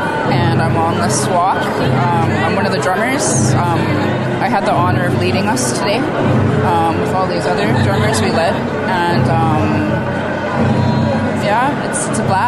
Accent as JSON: {"language": "English", "region": "Alberta", "country": "Canada", "lives_now": "Tofino, Canada", "said": "I'm from Alberta"}